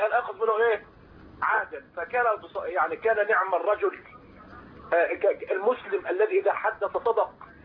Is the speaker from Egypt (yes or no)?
yes; Mansoura, Dakahlia, Egypt; أنا المنصورة، مشرف عام الجمعية الشرعية بالدقهلية.